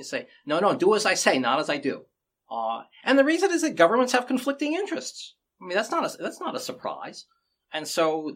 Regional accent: United States; Now, I'm an American.

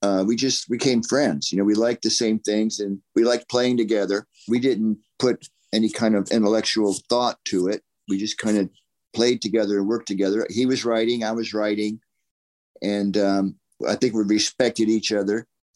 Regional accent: Florida, United States; And Tom and I grew up in Florida, and there was a lot of blues bands.

